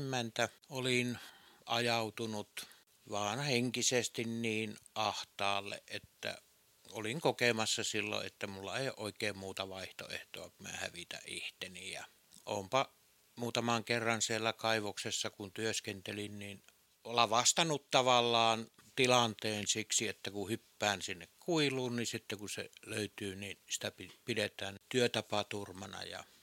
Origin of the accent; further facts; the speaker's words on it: Ranua, Lapland, Finland; born there; also born or lived in Sweden / Kemi; now in Jämsä, Finland; Olen syntynyt Ranualla ja monien vaiheiden kautta olen sitten kulkeutunut Jämsään. Kävin välillä Ruotsissa, sieltä muutin Kemiin ja ihan töitten perässä olen sitten tullut Jämsään.